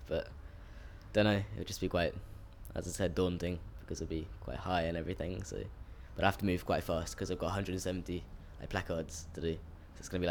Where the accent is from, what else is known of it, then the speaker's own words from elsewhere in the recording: Jersey; I'm 16 from Jersey in the Channel Islands.